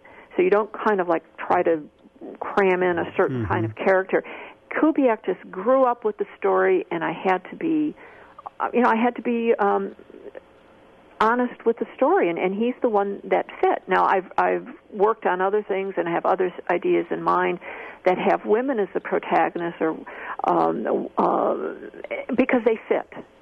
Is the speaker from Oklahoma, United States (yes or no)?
no; Chicago, Illinois, United States; I knew Chicago cops. I'm from Chicago originally.